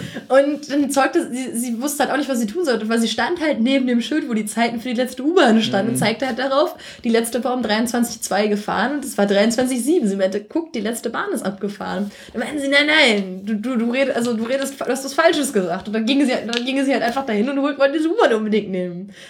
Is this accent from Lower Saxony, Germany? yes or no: yes; Lower Saxony, Germany; Also ich komme aus der Nähe von Osnabrück.